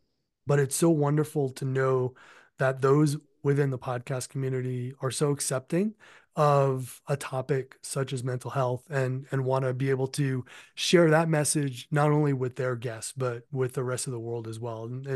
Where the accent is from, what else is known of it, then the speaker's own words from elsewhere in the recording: Somerset, Massachusetts, United States; yes, my upbringing in southeastern Mass. I grew up in Somerset, so I'm sure you're